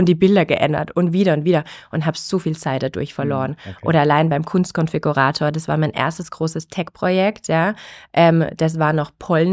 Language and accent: German; Gundelsheim, Baden-Württemberg, Germany; Genau, ursprünglich Heilbronn, ne? Also Heilbronn geboren und in Gundelsheim aufgewachsen, zur Schule gegangen.